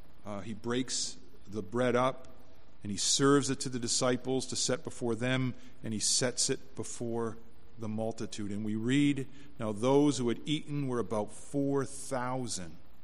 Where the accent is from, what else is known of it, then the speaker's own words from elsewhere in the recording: Jordan Station, Ontario, Canada; I grew up in Jordan Station.